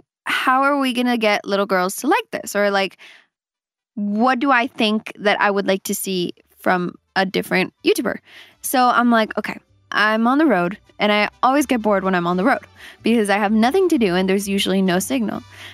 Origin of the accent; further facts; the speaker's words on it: Los Angeles, California, United States; born there; And I'm like, yes, I was born in Los Angeles. That's good that you know that. But like, it doesn't take from me being Mexican or not.